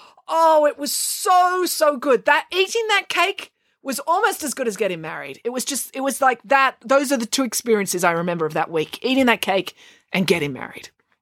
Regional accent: Dursley, South West England, United Kingdom; to get married in Dursley, my hometown, in England, because I wasn't a full-time resident there.

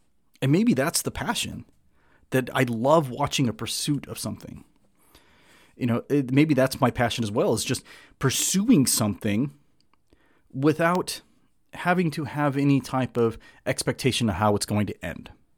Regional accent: Los Angeles, California, United States; I grew up in the Southern California, Los Angeles, North Orange County area, and they happen all the time.

